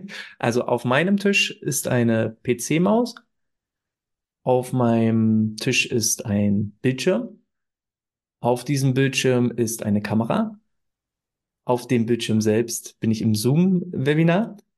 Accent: Saxony-Anhalt, Germany; Ursprünglich komme ich aus Sachsen-Anhalt und da falle ich auch manchmal noch in den Dialekt hinein

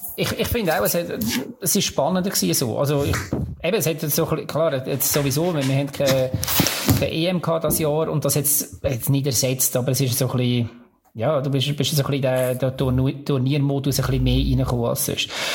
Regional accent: Lucerne, Switzerland; Jetzt nehmen wir wieder so ein bisschen die Sicht als Luzerner ein.

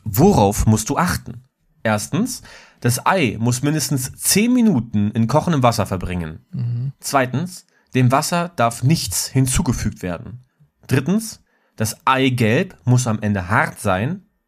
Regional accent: Berlin, Germany; ich komme ja aus Köpenick

